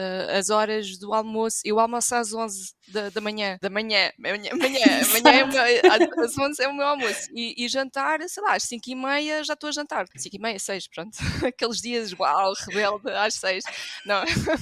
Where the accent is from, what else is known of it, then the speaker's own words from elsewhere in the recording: Lisbon, Portugal; now in Austria; é isso, olha, sou de Lisboa, originalmente de Lisboa, mas já não vou a Lisboa desde 2016